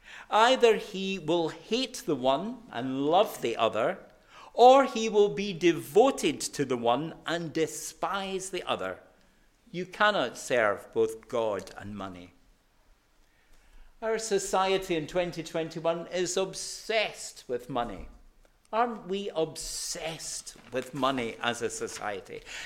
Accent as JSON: {"language": "English", "town": "Glasgow", "region": "Scotland", "country": "United Kingdom", "said": "although I'm a Glaswegian"}